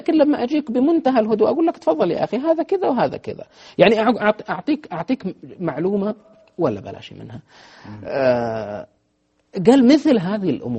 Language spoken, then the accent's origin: Arabic; Medina, Medina Province, Saudi Arabia; عندنا في المدينة المنورة، أنا من المدينة